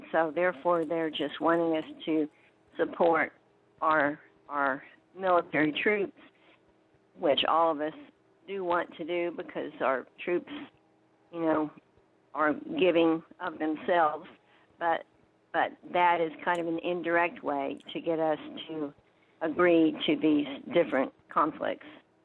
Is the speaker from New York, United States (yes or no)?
no; Okmulgee, Oklahoma, United States; and I'm from Okmulgee.